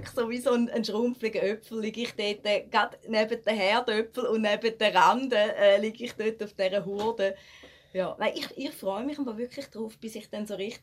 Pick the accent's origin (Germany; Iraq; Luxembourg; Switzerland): Switzerland; Also eigentlich sind wir Schweizer eine Aglo-Bevölkerung